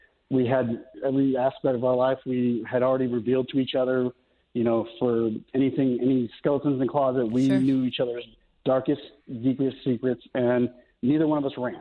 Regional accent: Mesa, Arizona, United States; As the sun was setting, we married in my hometown, Mesa, Arizona, and then we drove back the very next morning.

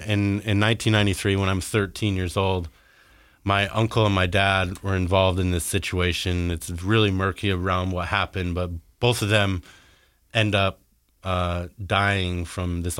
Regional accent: Park City, Utah, United States; I was born here in Salt Lake and grew up in Park City.

